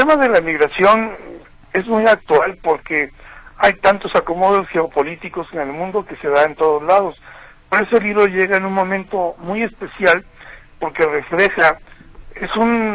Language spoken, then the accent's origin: Spanish; Córdoba, Veracruz, Mexico; born there; yo nací en Córdoba, Veracruz.